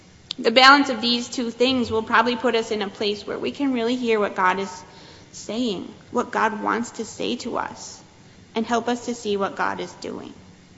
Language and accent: English; Michigan, United States; I grew up in Michigan.